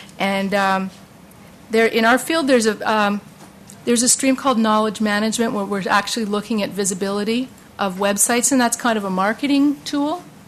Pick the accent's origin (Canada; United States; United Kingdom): Canada; I'm from University of Pittsburgh, but I'm a Canadian